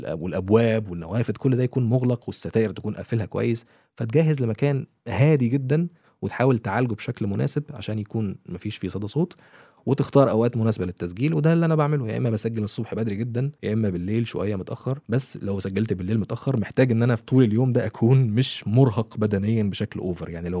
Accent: Egypt; now in Dubai, United Arab Emirates; انا معايا اسرة وعايز الاسرة دي تفضل موجودة معايا في دبي. احنا من مصر كل حاجة، بس انا عايز افضل موجود في البلد

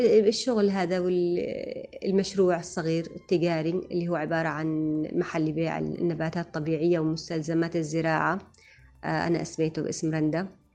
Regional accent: Aden, Yemen; وأقدم حاجة لمدينتي الحبيبة عدن.

